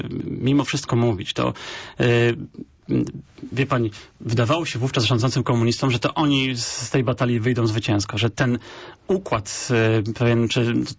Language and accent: Polish; Poznań, Greater Poland Voivodeship, Poland; To jest bardzo istotne dla nas, dla poznaniaków